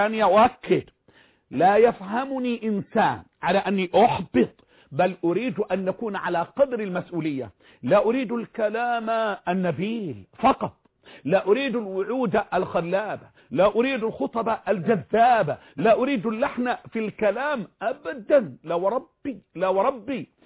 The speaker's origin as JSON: {"language": "Arabic", "town": "Mansoura", "region": "Dakahlia", "country": "Egypt", "said": "عندنا في المنصورة"}